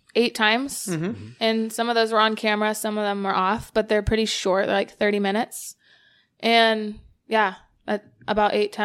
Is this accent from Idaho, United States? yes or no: yes; Idaho, United States; now in Los Angeles, United States; So the thing that was weird, so I had to move to LA and I'm from Idaho. You don't just move to LA.